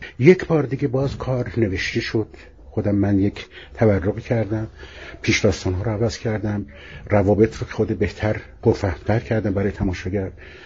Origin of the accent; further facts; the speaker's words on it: Bandar Abbas, Hormozgan, Iran; من خودم که اهل بندر عباس هستم، با این آیین‌ها بزرگ شدم.